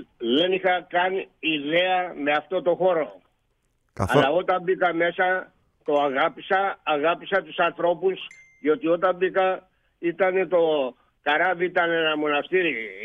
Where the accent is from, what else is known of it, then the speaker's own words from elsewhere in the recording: Central Greece, Greece; Κατάγομαι από τα Δερβενοχώρια, που δεν βλέπω ούτε τη θάλασσα. Το μόνο μπάνιο που είχα μάθει, το είχα μάθει στον Ασοπό ποταμό.